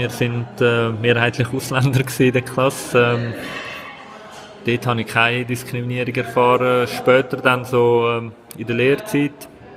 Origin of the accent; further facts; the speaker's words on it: Zurich, Switzerland; Zürich, im Kreis 3. Mhm. Bin ich aufgewachsen. Ich bin hier in der Schule.